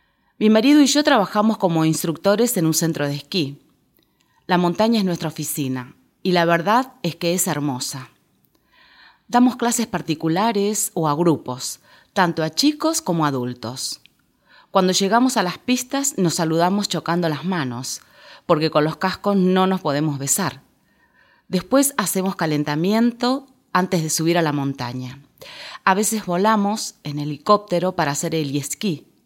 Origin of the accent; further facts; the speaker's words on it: Argentina; now in Spain; soy argentina. Llevo 13 años en España. Vivo con mi pareja y mi hijo.